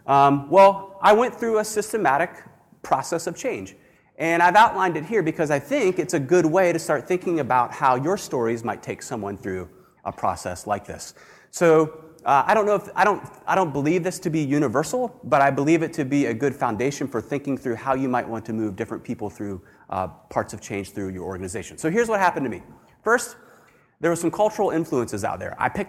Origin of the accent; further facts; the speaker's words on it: Virginia, United States; I grew up in Virginia, and my dietary palate was a lot like Terry's.